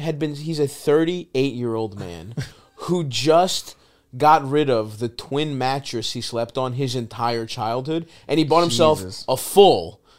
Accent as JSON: {"language": "English", "country": "Greece", "said": "I'm from Greece"}